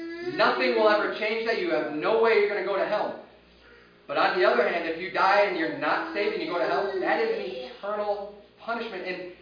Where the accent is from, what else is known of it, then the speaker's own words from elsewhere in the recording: Chicago, Illinois, United States; I'm from Chicago. Originally, I'm from Chicago. That's where I was born and raised.